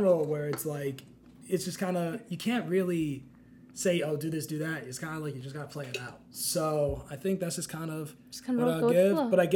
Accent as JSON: {"language": "English", "town": "Providence", "region": "Rhode Island", "country": "United States", "tie": "born or raised there", "said": "Like, growing up in Providence, like, it would be, like, you know, you have a bunch of, like, kids just living on, like, the block."}